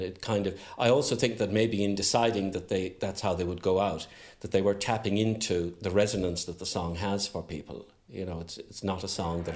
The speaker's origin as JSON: {"language": "English", "region": "Munster", "country": "Ireland", "tie": "born or raised there", "said": "Well, I'm from Tipperary, so obviously growing up one was always intrigued when you watched movies."}